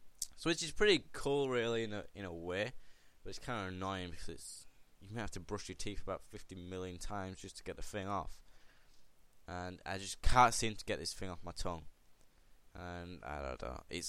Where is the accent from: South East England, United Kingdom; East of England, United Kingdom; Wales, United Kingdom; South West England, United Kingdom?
East of England, United Kingdom; Chelmsford; born there; So I was born in Essex, Chelmsford, guys, if you know where that is. I kind of remember bits of it.